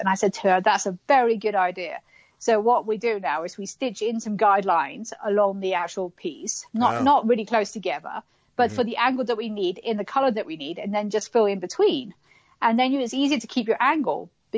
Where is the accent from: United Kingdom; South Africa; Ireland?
United Kingdom; England; I know. I'm English and I don't.